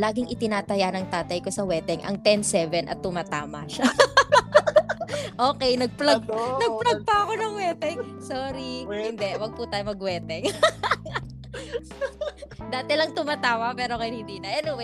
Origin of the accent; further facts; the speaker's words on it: Biñan, Calabarzon, Philippines; Ako naman nung medyo probinsya na po tayo. Taga Laguna, taga Binyan ako.